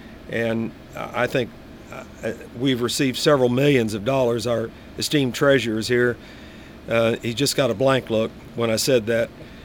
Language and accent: English; Bartlesville, Oklahoma, United States; You all sound like I'm from Oklahoma.